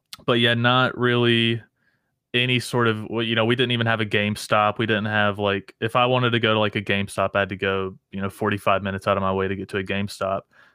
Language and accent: English; North Carolina, United States; I'm from Eastern North Carolina